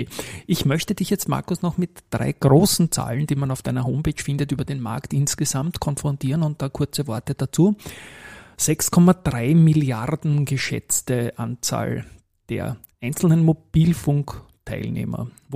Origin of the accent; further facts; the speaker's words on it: Austria; Wir sind nicht so verwöhnt als Österreicher mit neuen spannenden Cases.